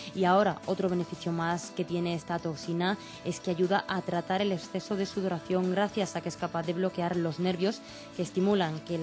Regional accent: Castile and León, Spain; mi pueblo es que está de Ávila para allá unos 70 kilómetros

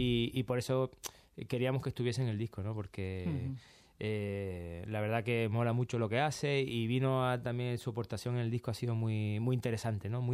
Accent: Canary Islands, Spain; también yo soy canario, pero soy un enamorado del flamenco

